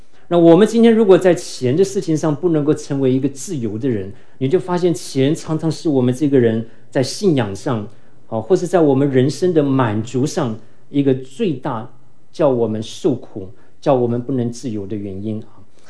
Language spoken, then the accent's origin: Chinese; southern Taiwan, Taiwan; 我想在座有一些从台湾来的，在我这个年纪的背景的人，我讲这个故事你们就很能了解。我记得我们很小的时候，那个时候台湾出了一个洗衣粉